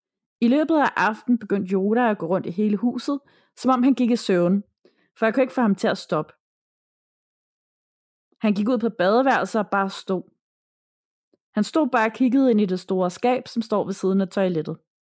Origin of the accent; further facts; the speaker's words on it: North Denmark Region, Denmark; moved away as an adult; Jeg er en pige på 27 år, som er født og opvokset i det mørke Nordjylland. Men i 2018 flyttede jeg til Sjælland for at være sammen med min kæreste.